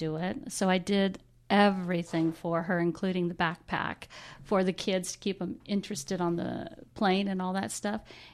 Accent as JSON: {"language": "English", "region": "the South", "country": "United States", "tie": "born or raised there", "said": "Well, I grew up in the South, and I'm one of seventh out of 9 children, stepsisters and brothers."}